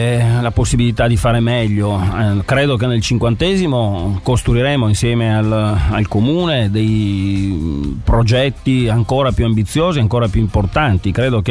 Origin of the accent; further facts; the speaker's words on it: Trieste, Friuli-Venezia Giulia, Italy; da cittadino, da triestino, sarei felicissimo